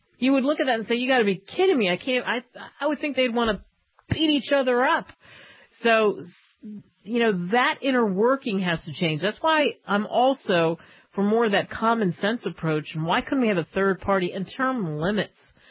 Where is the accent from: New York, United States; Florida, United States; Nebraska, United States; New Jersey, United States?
New Jersey, United States; growing up in Jersey